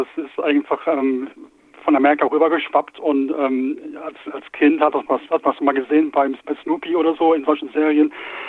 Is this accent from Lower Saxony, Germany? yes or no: no; North Rhine-Westphalia, Germany; Ich bin ja eigentlich aus der Gegend, wo der Herr Magin jetzt wohnt. Und da gibt es ja auch die vielen Burgen im Siebengebirge und am Rhein.